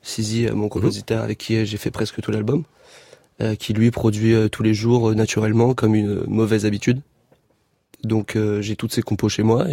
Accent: Aulnay-sous-Bois, Île-de-France, France; Je suis content qu'aujourd'hui ça marche pour moi et de pouvoir dire ouais, je viens d'Aulnay-sous-Bois, lourd.

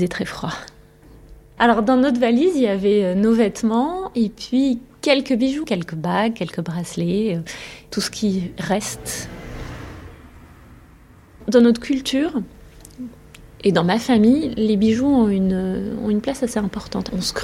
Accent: Constantine, Constantine Province, Algeria; Et ma ville natale est Constantine.

